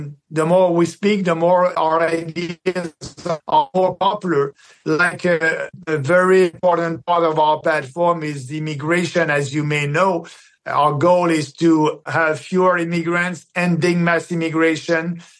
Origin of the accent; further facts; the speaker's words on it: Canada; our slice as an individual, as a Canadian, our slice of the pie is smaller.